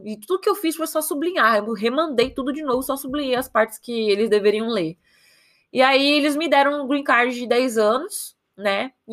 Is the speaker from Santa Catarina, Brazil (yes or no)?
no; Osasco, São Paulo, Brazil; also born or lived in Carapicuíba / Itapevi / Barueri; E eu sou de São Paulo. Eu nasci na cidade de Osasco, para quem conhece. Cidade dos pombos e do cachorro-quente. Eu fui criada ali na Zona Oeste mesmo. Eu morei em tudo quanto que foi quebrada que tem ali. Eu morei em Carapicuíba, Osasco, Itapevi, Barueri.